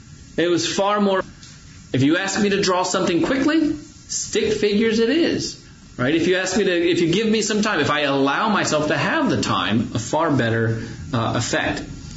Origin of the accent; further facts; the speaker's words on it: Ohio, United States; I've had times when I was growing up in Northeast Ohio, we had snow.